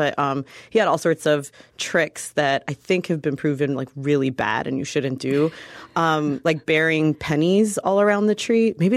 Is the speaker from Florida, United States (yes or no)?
yes; Florida, United States; I never encountered the zone concept growing up in South Florida